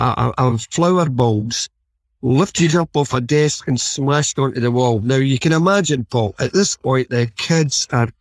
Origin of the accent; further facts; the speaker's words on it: Sauk, United States; here in my hometown of Sauk.